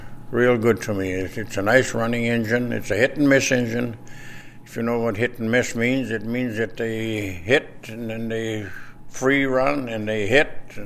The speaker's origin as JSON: {"language": "English", "town": "Tabor", "country": "United States", "tie": "born or raised there", "said": "from town here, and I grew up in the Tabor area on a farm."}